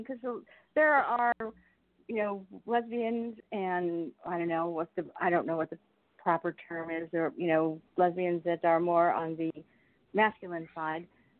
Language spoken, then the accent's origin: English; West Covina, California, United States; born there; I was born there.